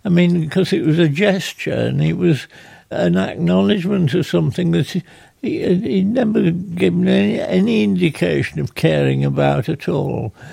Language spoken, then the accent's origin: English; England, United Kingdom; I know, in the last resort, I'm English